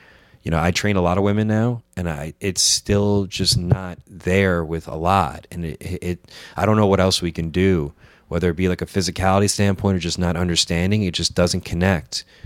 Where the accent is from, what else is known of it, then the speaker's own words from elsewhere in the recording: Queens, New York, United States; I'm moving to Astoria. That's right. Astoria, Queens. I'm from Queens originally, but I'm going back there because the commute is killing my wife.